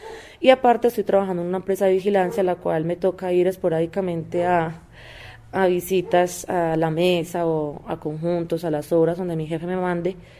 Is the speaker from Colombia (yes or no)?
yes; Medellín, Antioquia, Colombia; now in Bogotá, Colombia; soy de Medellín, llevo 12 años en Bogotá.